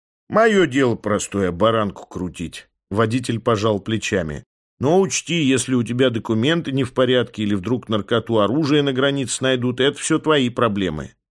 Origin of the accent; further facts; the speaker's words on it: Moscow, Russia; Я хоть и вырос в Москве, но вопросом, есть ли жизнь за МКАДом, не задавался.